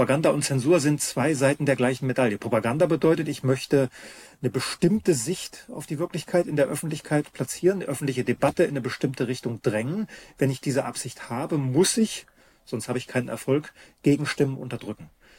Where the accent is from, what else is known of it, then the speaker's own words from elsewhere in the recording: Bavaria, Germany; die bei uns in Bayern, die wollen das doch nicht freigeben